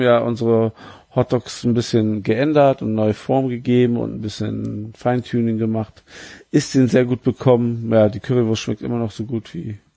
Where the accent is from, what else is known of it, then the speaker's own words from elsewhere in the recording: Wuppertal, North Rhine-Westphalia, Germany; Und ich komme ja eigentlich aus Wuppertal, da hatten wir super leckeres Wasser.